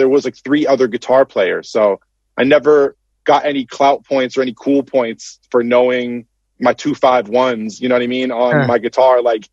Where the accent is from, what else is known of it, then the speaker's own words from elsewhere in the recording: Connecticut, United States; I grew up in Connecticut, so I'd basically spend any free time I could from the time I was like 15 on, trying to go to the city.